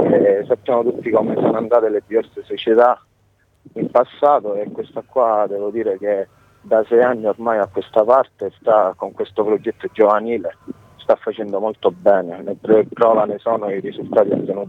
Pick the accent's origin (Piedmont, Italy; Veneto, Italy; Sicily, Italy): Sicily, Italy; Barcellona Pozzo di Gotto; sai, io sono di Barcellona, ho sempre girato intorno alla pallacanestro barcellonese